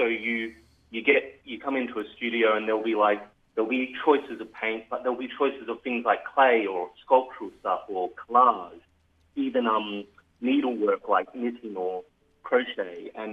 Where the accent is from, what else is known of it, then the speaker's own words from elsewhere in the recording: Monash, South Australia, Australia; I grew up in the Riverland. I'm from Monash originally, and I moved away to study, but I've always had a passion for the regional area.